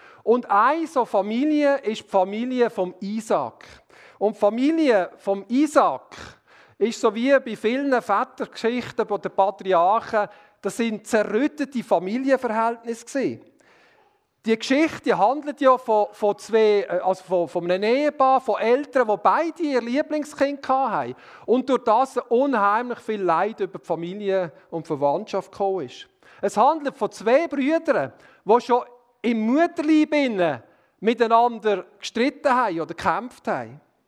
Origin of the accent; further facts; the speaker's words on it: Trentino-Alto Adige, Italy; Die spielt in Norditalien, um genau zu sein, genau in meiner Heimat, dort wo ich herkomme. Zwei Dörfer weiter.